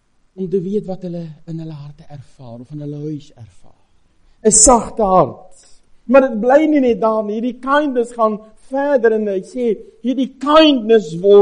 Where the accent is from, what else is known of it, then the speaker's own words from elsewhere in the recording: Free State, South Africa; Ek het in die Vrystaatse goudvelde groot geword. My pa het jaar op die myn gewerk daar.